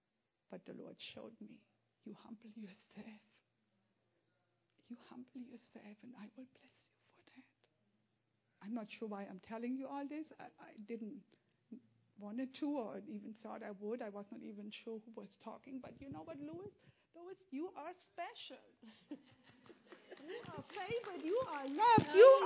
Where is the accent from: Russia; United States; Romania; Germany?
Germany; English is a second language; moved away; I'm from Germany. I was brought up a different way than you are here